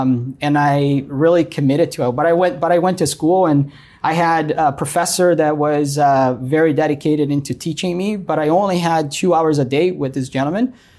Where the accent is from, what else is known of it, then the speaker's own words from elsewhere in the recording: Brazil; English is a second language; I was 18 years old, just like any other teenager, living out in Brazil. I was born and raised in Brazil.